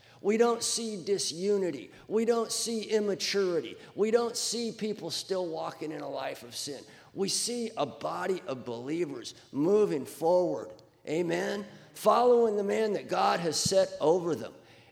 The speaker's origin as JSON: {"language": "English", "region": "Rocky Mountains", "country": "United States", "tie": "born or raised there", "said": "I grew up in the Rockies."}